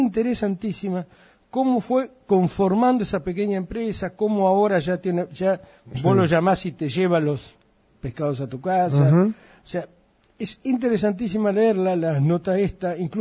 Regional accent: Argentina; Nosotros tenemos una cuestión que para mí es uno de los graves defectos argentinos.

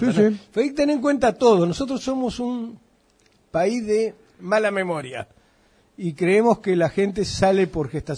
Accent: Argentina; Nosotros tenemos una cuestión que para mí es uno de los graves defectos argentinos.

